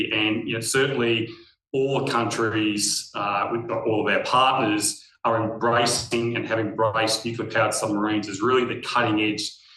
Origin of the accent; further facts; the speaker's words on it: South Australia, Australia; born there; I was born in South Australia